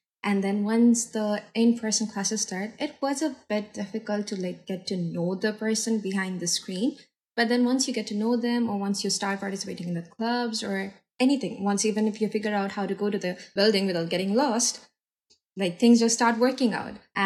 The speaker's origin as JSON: {"language": "English", "country": "Bangladesh", "lives_now": "Canada", "said": "So I'm from Bangladesh, which is a country in South Asia, if people don't know about it. I think it has like a 10-hour time difference compared to Canada."}